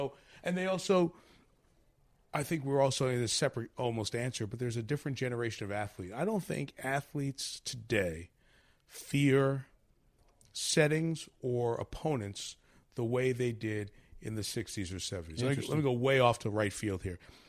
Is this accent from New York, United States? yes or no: yes; New York City, New York, United States; I grew up in New York City, so I didn't have the necessary exposure to college sports that I would gain as I went to college at Syracuse later on in my time.